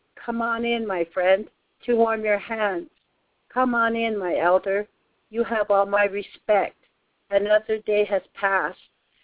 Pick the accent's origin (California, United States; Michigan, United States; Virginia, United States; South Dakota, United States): South Dakota, United States; Rosebud; I'm from the Rosebud Chichongu Nation in Rosebud, South Dakota.